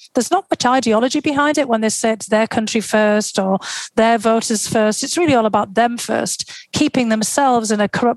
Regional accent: North East England, United Kingdom; moved away; I was struck immediately by how similar it was to the northeast of England and to my hometown.

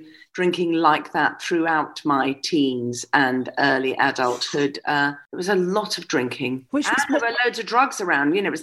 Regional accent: Scotland, United Kingdom; I'm Scottish

